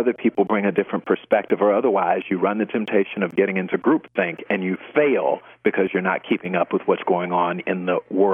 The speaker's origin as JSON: {"language": "English", "region": "Florida", "country": "United States", "tie": "born or raised there", "said": "I grew up in South Florida, and there are large retirement villages."}